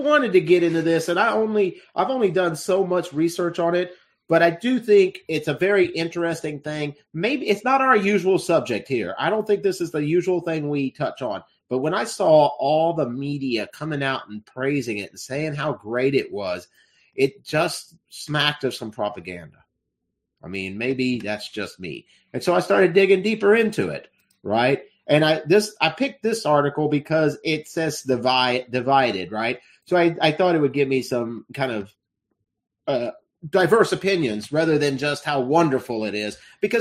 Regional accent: United States; And I feel like as an American, she's traveling to another country.

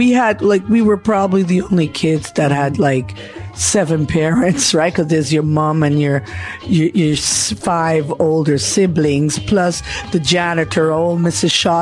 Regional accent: Montreal, Quebec, Canada; It's a beautiful time growing up in Montreal.

